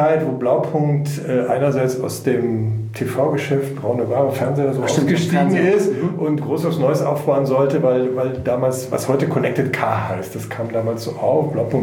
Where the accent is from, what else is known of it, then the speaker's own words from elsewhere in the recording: North Rhine-Westphalia, Germany; weil ich komme ja eigentlich so aus NRW, aus dem Bergischen Land.